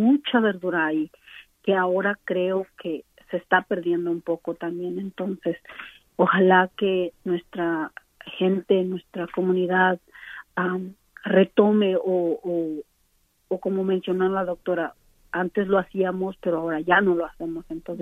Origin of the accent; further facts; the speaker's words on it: Oaxaca, Mexico; En mi caso, yo vengo del estado de Oaxaca, de una comunidad muy pequeña